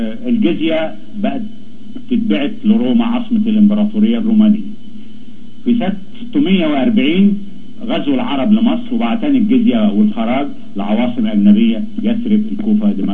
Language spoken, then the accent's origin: Arabic; Egypt; إحنا عندنا في مصر